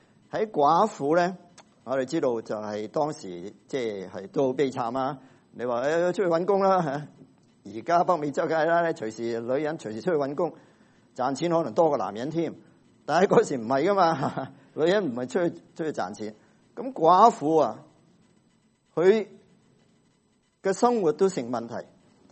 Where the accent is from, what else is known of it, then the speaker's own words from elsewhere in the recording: Hong Kong; 我係香港土生土长，我正宗香港人係咪？